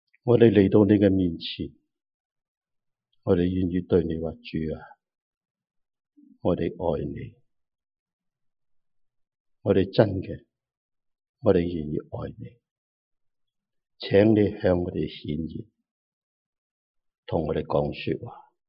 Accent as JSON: {"language": "Cantonese", "country": "China", "said": "亦唔系我哋中国人嘅神"}